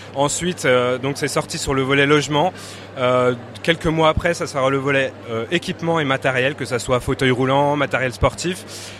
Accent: Dijon, Bourgogne-Franche-Comté, France; Alors, nous, on est de Dijon, et ça on le revendique, on est de Bourgogne.

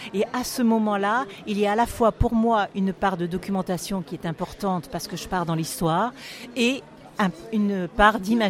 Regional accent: Hauts-de-France, France; moved away; moi, étant originaire du Nord, je reste très fidèle à ma région natale, même si j'y habite plus depuis un moment, mais très fidèle à ma région natale.

